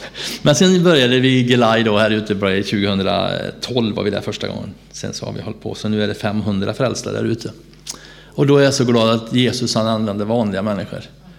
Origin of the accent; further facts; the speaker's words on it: Sweden; Så jag var ju hemma i Sverige första advent